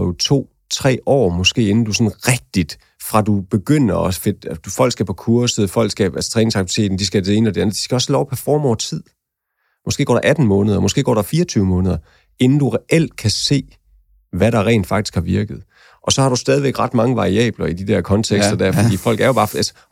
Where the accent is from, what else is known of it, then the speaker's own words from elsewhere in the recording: Jutland, Denmark; Jeg er fra det mørke Jylland, så det skal heller ikke love for meget.